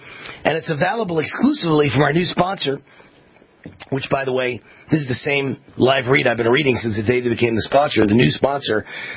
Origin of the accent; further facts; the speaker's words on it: Las Vegas, Nevada, United States; The Super Bowl is coming up in less than a month in Las Vegas, right here in my hometown, for the first time ever.